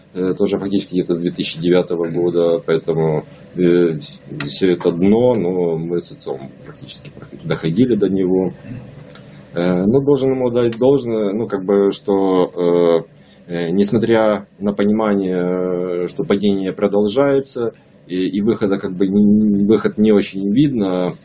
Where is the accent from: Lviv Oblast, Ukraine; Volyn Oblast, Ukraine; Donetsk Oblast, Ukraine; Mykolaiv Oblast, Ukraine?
Lviv Oblast, Ukraine; Lviv; born there; я родился во Львове